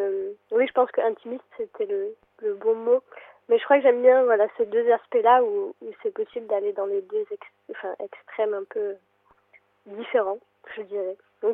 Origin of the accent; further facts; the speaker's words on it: Flanders, Belgium; first language Flemish; French is a second language; j'ai l'impression que je parle flamand du coup couramment. Et c'est ma langue maternelle et j'ai l'impression que j'ai trouvé du lien entre ma langue maternelle et l'anglais plus qu'avec le français